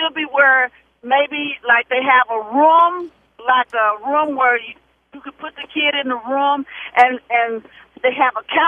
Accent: Indianapolis, Indiana, United States; And I'm from Indiana, Indianapolis, Indiana, and I don't feel that the teachers should whip children.

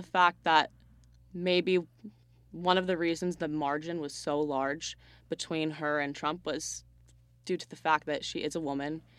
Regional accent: United States; as growing up as an American, you always hear about it and you learn about it.

